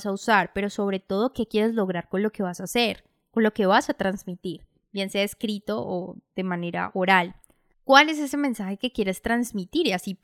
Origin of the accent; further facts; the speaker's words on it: Colombia; en Colombia siempre decimos, como buenos colombianos, llegamos tarde o lo dejamos para última hora.